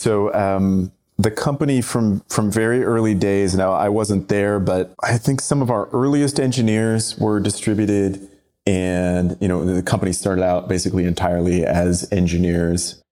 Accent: Toronto, Ontario, Canada; I grew up in Toronto

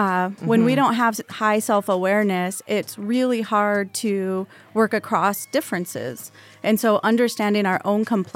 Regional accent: Las Vegas, Nevada, United States; moved away as an adult; I grew up in Las Vegas. I left after finishing my graduate degree.

